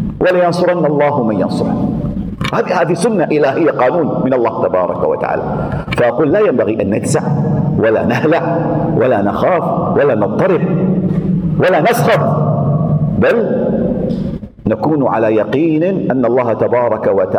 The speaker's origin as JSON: {"language": "Arabic", "country": "Kuwait", "said": "أن يحفظ بلدنا الكويت"}